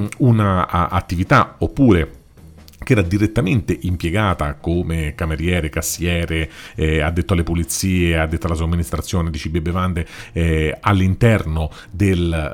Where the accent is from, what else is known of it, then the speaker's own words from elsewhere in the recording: Naples, Campania, Italy; accent: Neapolitan; scusate il mio accento napoletano